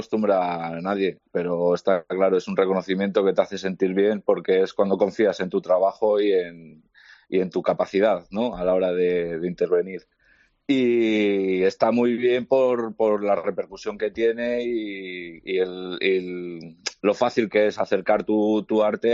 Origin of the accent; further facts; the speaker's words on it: León, Castile and León, Spain; ahí en León, yo soy de León y vamos, te sentías, ¿no?, como un poco aislado en este sentido.